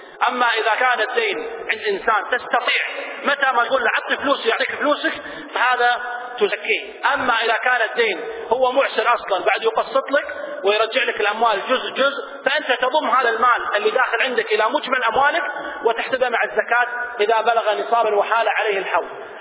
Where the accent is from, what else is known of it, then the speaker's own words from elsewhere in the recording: Kuwait; فوزارة الأوقاف عندنا في الكويت